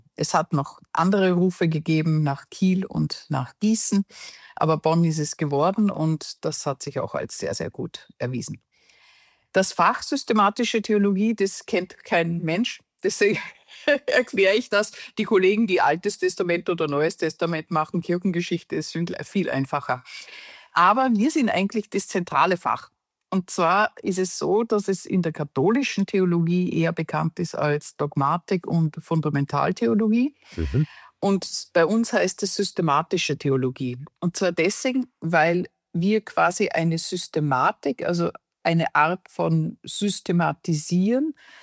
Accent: Upper Austria, Austria; moved away as an adult; also born or lived in Vienna; now in Germany; ich bin Österreicherin, geboren und aufgewachsen bin ich im Salzkammergut. Habe dann in Wien studiert und bin dann nach dem Studium zur Doktorarbeit aber schon nach Deutschland gegangen. Und das heißt, ich bin seit 1998 in Deutschland gewesen, auch in Dänemark und an anderen Orten.

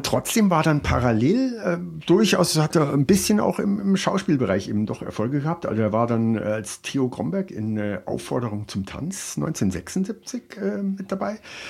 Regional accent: Bavaria, Germany; und wir kommen ja aus Bayern und sind ganz Originale hier.

